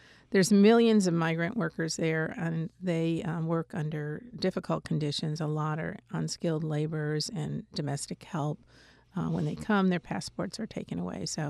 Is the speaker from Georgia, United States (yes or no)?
no; Granby, Massachusetts, United States; And I was an uphill walker also.